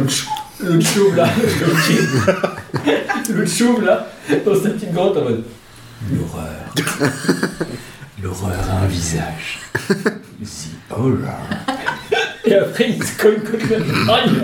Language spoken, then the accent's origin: French; United States; mais je suis américain.